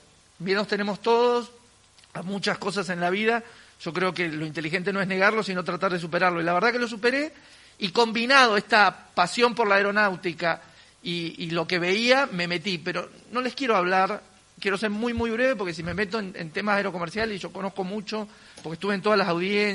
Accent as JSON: {"language": "Spanish", "region": "Patagonia", "country": "Argentina", "tie": "born or raised there", "said": "cuando era muy chico me crié en la Patagonia"}